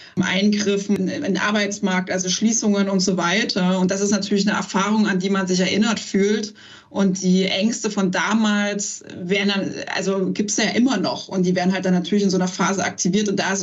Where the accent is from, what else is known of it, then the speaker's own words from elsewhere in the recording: East Germany, Germany; wo dann ich auch immer angesprochen wurde als Ossi oder ich soll mal Ostdeutsch reden und schwätzen.